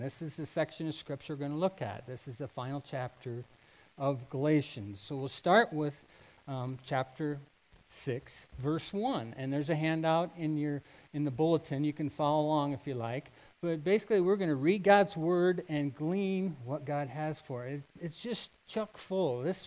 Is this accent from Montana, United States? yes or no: no; Iowa, United States; I've been caught in snowstorms or even tornadoes when I was younger, growing up in Iowa.